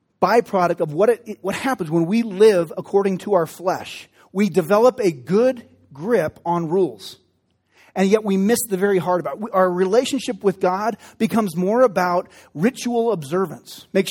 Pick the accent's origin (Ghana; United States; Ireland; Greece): Ireland; I'm Irish. That's just how we are.